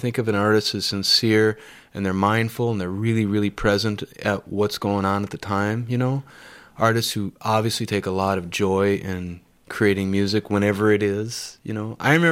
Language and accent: English; Austin, Minnesota, United States; now in Duluth, United States; I grew up in Austin, Minnesota. I moved to Minneapolis, and I love Minneapolis. But when I moved to Duluth in the late 90s